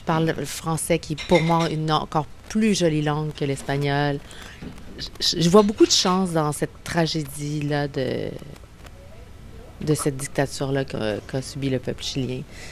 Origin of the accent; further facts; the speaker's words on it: Sainte-Foy, Quebec, Canada; Tu sais, moi, j'ai grandi à Sainte-Foy. Lieu extraordinaire.